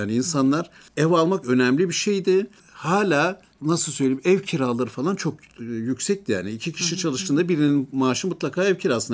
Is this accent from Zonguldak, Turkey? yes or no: yes; Karadeniz Ereğlisi, Zonguldak, Turkey; Ben Karadeniz Ereğlisi'nde büyüdüm.